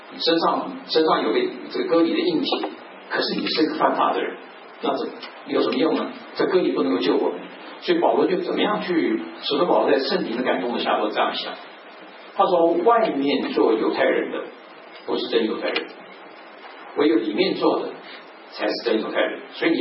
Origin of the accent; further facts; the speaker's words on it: China; 像我们中国人一样，在中国之外的都是野蛮人，对不对？